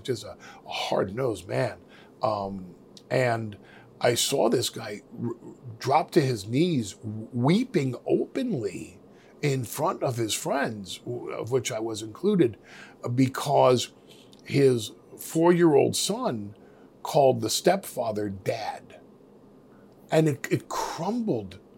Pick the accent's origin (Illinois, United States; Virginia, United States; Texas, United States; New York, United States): New York, United States; And if you see it and you're from Philly and I see it and I'm from New York and we look at it together